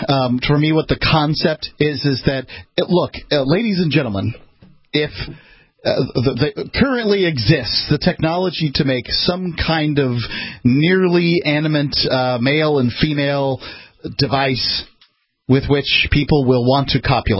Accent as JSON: {"language": "English", "region": "the South", "country": "United States", "said": "I am from the south, and as are you. We're from the same general geographic area."}